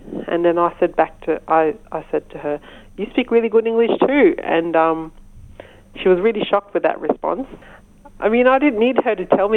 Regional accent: Australia; I said, I'm from here. I'm an Aboriginal Afghan woman.

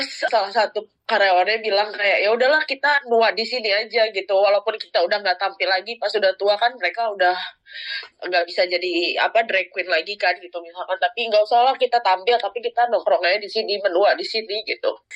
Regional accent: Jakarta, Indonesia; sebagai warga Jakarta, born and bred in Jakarta.

